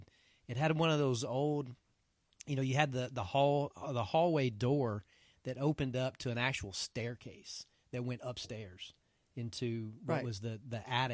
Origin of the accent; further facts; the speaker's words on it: Donelson, Tennessee, United States; most people know us and know we grew up in Donelson. I'm more Donelson Hermitage